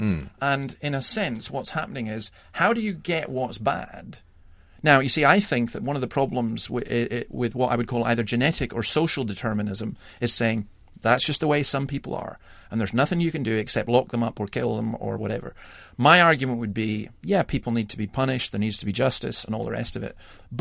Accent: England, United Kingdom; I'm going to teach you as an Englishman, I'm going to teach you a good Scots phrase.

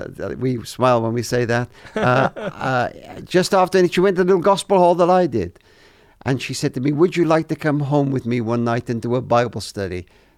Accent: Wales, United Kingdom; Being Welsh.

